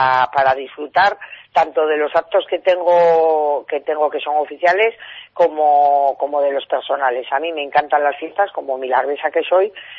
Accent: Navarre, Spain; yo como buena navarra, a mí la jota me encanta

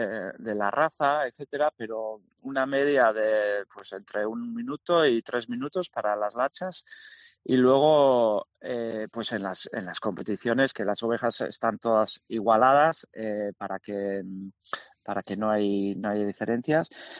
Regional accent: Cheltenham, South West England, United Kingdom; now in Spain; yo nací en Inglaterra, nací en los Cotswolds, en Cheltenham. Mi padre era pastor ahí, entonces mis primeros años yo siempre he vivido con ovejas, entre rebaños grandes.

